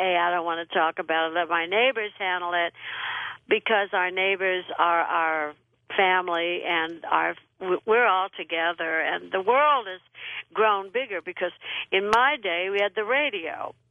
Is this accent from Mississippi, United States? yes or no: no; Burbank, California, United States; also born or lived in Texas; I didn't leave Texas at 16. I left at 7. And I was raised in Burbank, California.